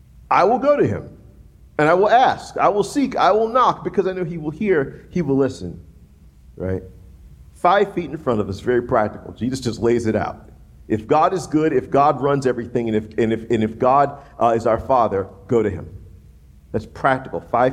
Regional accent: Gulf South, United States; And that's a lot of years growing up in the Gulf South.

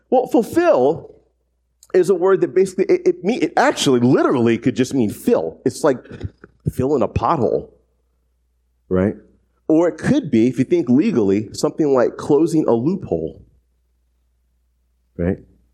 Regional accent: the South, United States; I'm from the South, hey. You know, I'm down with the pig

